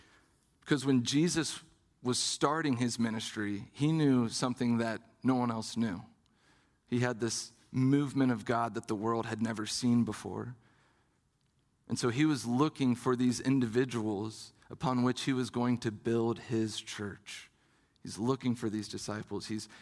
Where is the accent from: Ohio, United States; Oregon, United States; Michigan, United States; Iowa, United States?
Ohio, United States; Dayton; I'm from Southern Ohio, from the Dayton area, Southwest.